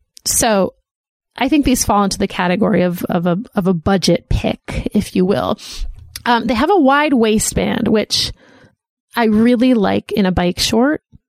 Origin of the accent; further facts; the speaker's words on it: Northeast, United States; But you know, we grew up in the Northeast, and our natural disasters are things that you can plan for.